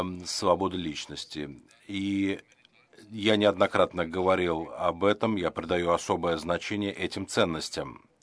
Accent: Ukraine; Я из Украины.

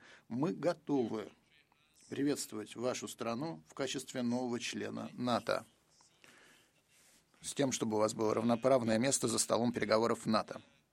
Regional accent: Belgrade, Serbia; У меня, кстати, детство прошло в Белграде, так что я всегда с удовольствием туда возвращаюсь.

